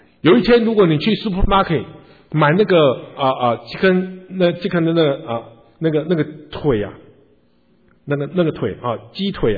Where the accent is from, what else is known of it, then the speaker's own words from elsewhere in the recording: Taiwan; 因为我是住眷村长大的，我家前面那个是炒辣椒的时候辣到我家来会打喷嚏的。